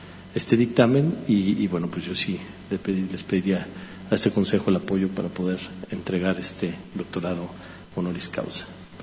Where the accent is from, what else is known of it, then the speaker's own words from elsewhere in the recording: Mexico; al final todos somos mexicanos